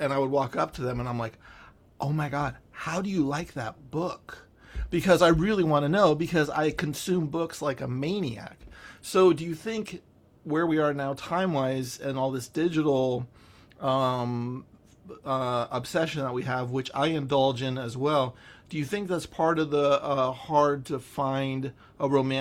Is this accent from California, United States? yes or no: yes; San Francisco, California, United States; now in Los Angeles, United States; as a fella that has tapped lightly in the dating scene in Los Angeles, I'm from San Francisco.